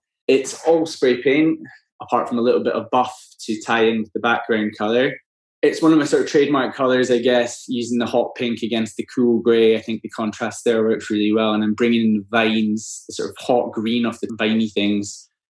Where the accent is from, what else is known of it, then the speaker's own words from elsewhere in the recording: Scotland, United Kingdom; I'm a Scottish artist doing a little bit of everything.